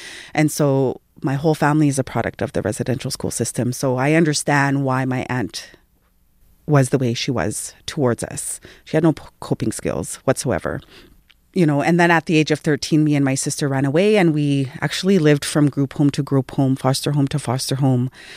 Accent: Winnipeg, Manitoba, Canada; born there; I was born in Winnipeg. So like many Inuit from different parts of the north

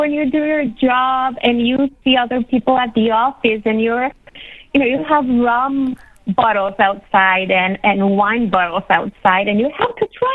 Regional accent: El Salvador; I'm originally from El Salvador. I come from a family of bakers.

